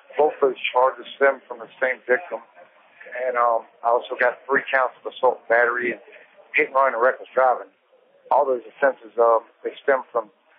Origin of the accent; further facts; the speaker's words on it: Detroit, Michigan, United States; also born or lived in Roanoke, Virginia; Originally, I'm from Detroit, Michigan, but for most of my life, I've lived in Roanoke, Virginia.